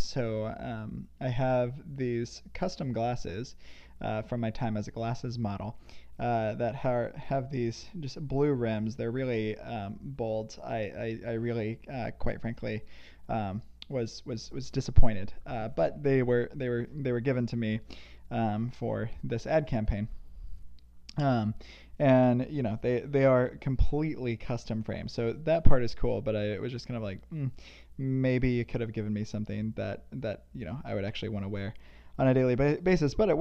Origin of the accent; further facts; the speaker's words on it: Midwest, United States; Growing up in the Midwest, the weather was still it's still enjoyable.